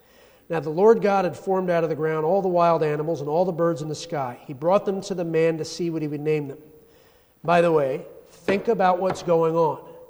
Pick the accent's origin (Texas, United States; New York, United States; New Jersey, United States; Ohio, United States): New York, United States; accent: New York; When I first bought my New York accent just almost came out.